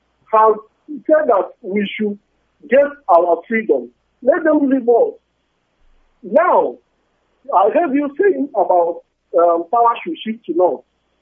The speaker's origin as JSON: {"language": "English", "region": "Imo", "country": "Nigeria", "lives_now": "Malaysia", "said": "I hail from Owerri-Oka in Upper South Local Government, Biafra Land."}